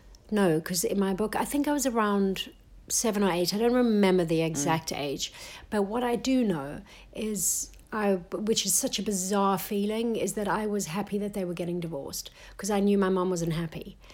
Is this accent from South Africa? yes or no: yes; South Africa; growing up in South Africa is very special at the time.